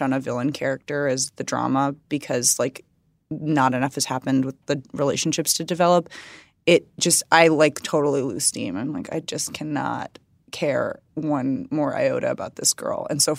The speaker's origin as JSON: {"language": "English", "town": "Waukesha", "region": "Wisconsin", "country": "United States", "tie": "born or raised there", "said": "Like, I grew up in Waukesha and my parents have been married for, you know, however many millions of years"}